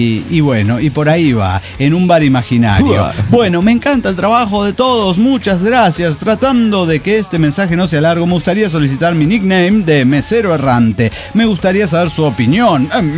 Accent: Tuxtla Gutiérrez, Chiapas, Mexico; En el barrio, ajá, en el que crecí aquí en Tuxtla

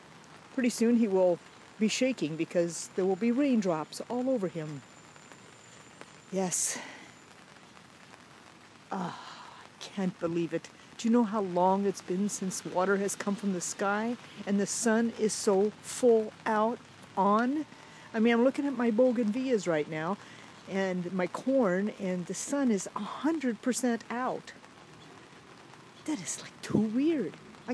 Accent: Iowa, United States; now in California, United States; And the size of the drops are extremely tiny, so it's not like rain where I'm used to from Iowa. Well, I'm not used to it. I haven't been there for 50 years.

